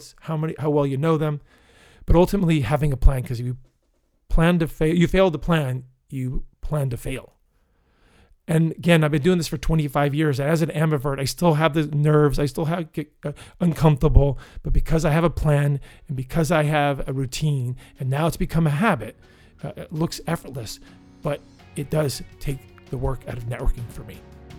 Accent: Pennsylvania, United States; They're from Pennsylvania. Well, I'm from Pennsylvania.

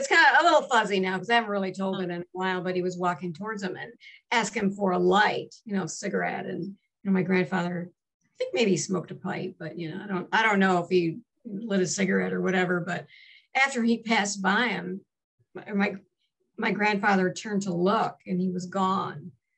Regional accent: Laredo, Texas, United States; I was born in Laredo. And the barrio I lived on was called Ghost Town.

